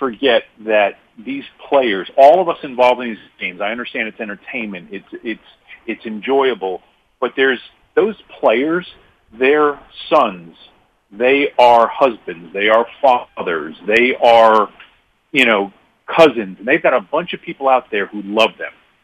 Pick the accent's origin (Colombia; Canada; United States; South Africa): United States; New York; moved away as an adult; He was a guy from Boston. I was a guy from New York, and we were transplanted into Western Kentucky region.